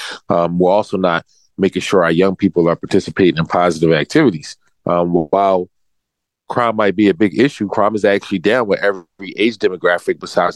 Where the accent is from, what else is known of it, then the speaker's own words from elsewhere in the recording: Philadelphia, Pennsylvania, United States; So I grew up in Oakland.